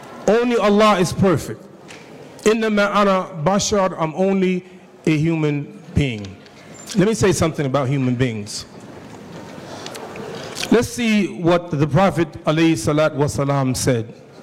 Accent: United States; born there; I was born here in America, so I am an American.

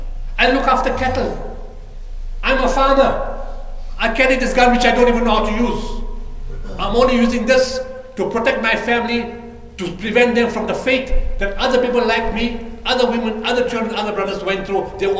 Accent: South Africa; Who are you? Where are you from? South Africa. South Africa? You coming from that side all the way to here?

